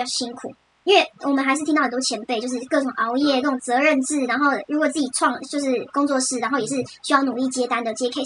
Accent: Hsinchu, Taiwan; 因为我是新竹的，

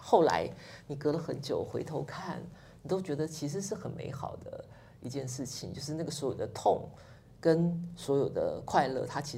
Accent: Chiayi, Taiwan; 就是、你在高雄、台南、嘉义，我自己我的故乡

